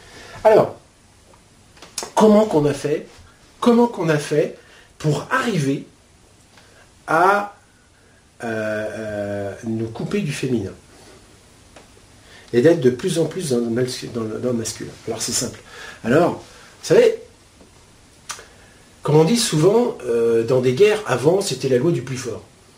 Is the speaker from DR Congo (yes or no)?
no; France; born there; Bon, je suis né en France, certes, hein